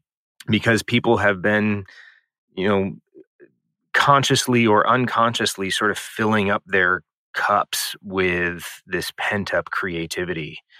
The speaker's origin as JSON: {"language": "English", "town": "St. Louis", "region": "Missouri", "country": "United States", "tie": "born or raised there", "said": "Yeah, I grew up in St. Louis, Missouri. Super supportive family. I've got two older brothers who are creative in their own rights."}